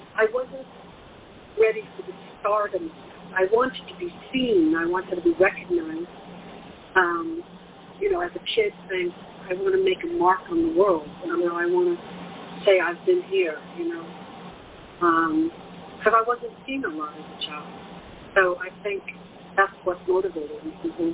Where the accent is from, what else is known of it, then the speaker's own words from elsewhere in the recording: Brooklyn, New York, United States; Well, first I grew up in Williamsburg until